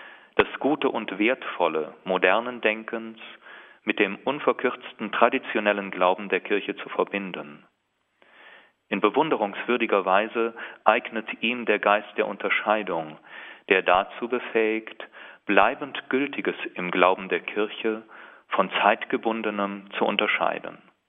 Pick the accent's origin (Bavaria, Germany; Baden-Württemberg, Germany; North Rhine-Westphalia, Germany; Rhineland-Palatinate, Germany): North Rhine-Westphalia, Germany; Aachen; Als Aachener Diözesan lag für mich nahe, mit einem der für die Ausbildung der Priester Verantwortlichen meiner Heimatdiözese zu sprechen.